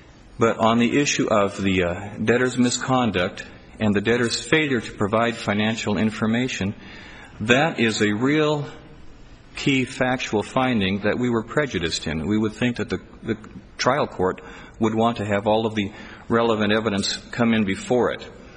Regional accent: Great Falls, Montana, United States; from Great Falls, Montana, representing the appellant Wesley Higgins.

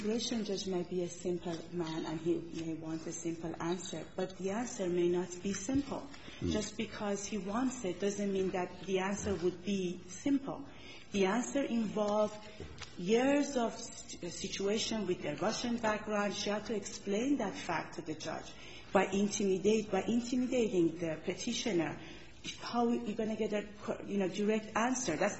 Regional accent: Iran; I come from a country, you know, I come from Iran.

